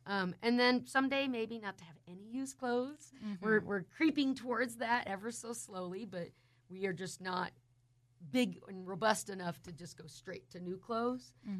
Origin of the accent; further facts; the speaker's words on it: Portland, Oregon, United States; I grew up in Portland, Oregon, and I was telling you, man, I have never been so hot in my life.